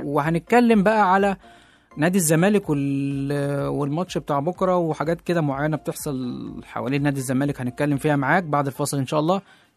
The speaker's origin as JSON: {"language": "Arabic", "country": "Egypt", "said": "احنا عندنا سن التسرع رهيبه عندنا في مصر"}